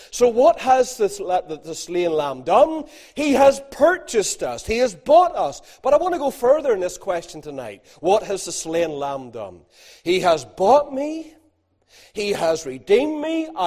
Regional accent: Ballymena, Northern Ireland, United Kingdom; I'm from Ballymena.

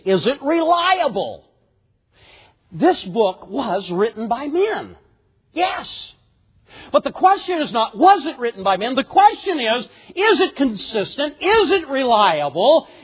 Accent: United States; I'm an American, and I've been raised in America, and I've been raised with a normal public school education

